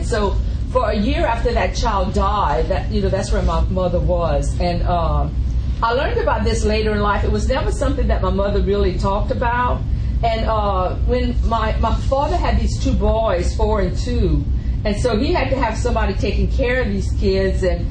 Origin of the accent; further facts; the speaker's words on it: Gonzales, Louisiana, United States; born there; I was born in Gonzales, Louisiana, which is about 75 miles from, you know where that is?